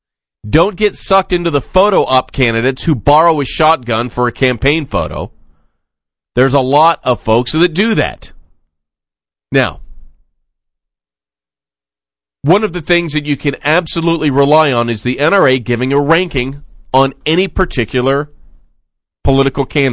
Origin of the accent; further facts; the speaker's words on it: Nevada, United States; right here in my home state of Nevada